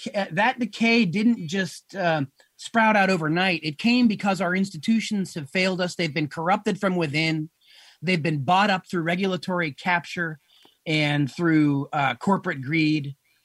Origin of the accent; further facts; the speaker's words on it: Pennsylvania, United States; now in California, United States; I grew up in Pennsylvania.